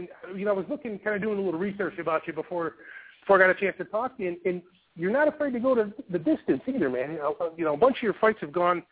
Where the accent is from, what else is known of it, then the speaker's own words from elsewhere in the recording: Buffalo, New York, United States; I'm from Buffalo, New York